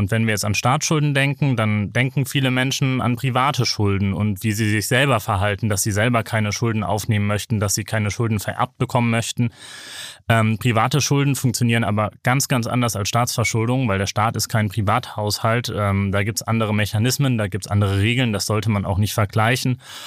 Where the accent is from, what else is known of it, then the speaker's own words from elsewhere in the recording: Bremen, Germany; Ich bin aus Bremen.